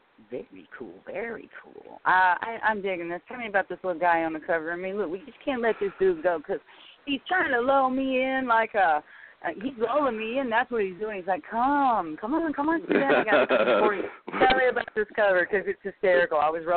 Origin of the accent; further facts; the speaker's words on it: Mississippi, United States; He called me … I'm from Mississippi.